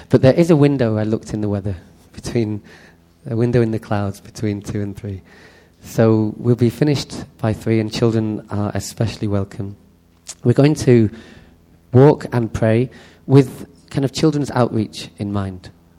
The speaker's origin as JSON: {"language": "English", "region": "North West England", "country": "United Kingdom", "tie": "born or raised there", "said": "We grew up near Manchester, my brother and I."}